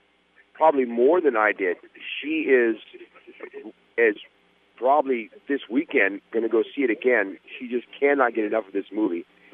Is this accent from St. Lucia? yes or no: no; Fond du Lac, Wisconsin, United States; I'm visiting some relatives in Rhinelander, but I'm from Fond du Lac